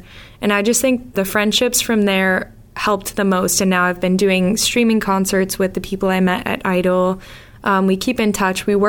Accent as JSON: {"language": "English", "town": "Woburn", "region": "Massachusetts", "country": "United States", "said": "I'm from Woburn, Mass., and I am a singer-songwriter, mostly in folk, pop, rock type of stuff."}